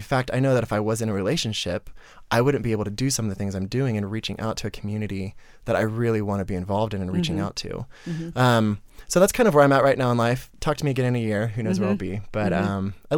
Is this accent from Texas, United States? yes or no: no; Oklahoma, United States; So I'm from Oklahoma, and everyone and their dog prays for all the little kids